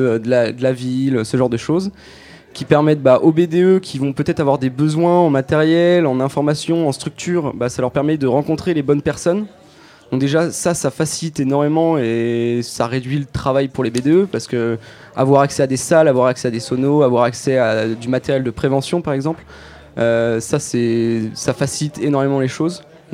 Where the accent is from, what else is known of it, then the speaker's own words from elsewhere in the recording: Nancy, Grand Est, France; now in Angoulême, France; Venant d'une grande ville, je viens de Nancy à la base, où il y a une très grosse dynamique étudiante.